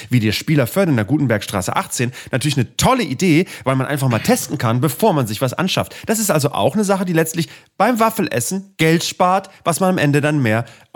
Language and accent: German; Bremen, Germany; in meiner Heimat in Bremen